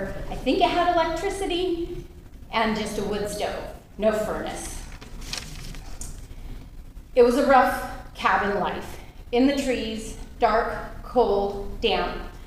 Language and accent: English; Granada Hills, California, United States; born there; I am from here, raised here, born here, I say, because that's how it feels. It's my hometown. But I was actually born in Granada Hills, as Sarah just told you, in 1976 to a German dad and a Norwegian mom